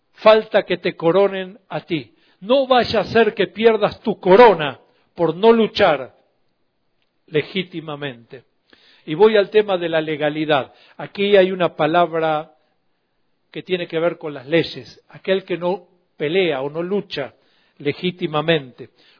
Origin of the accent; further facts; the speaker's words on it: Argentina; Soy argentino.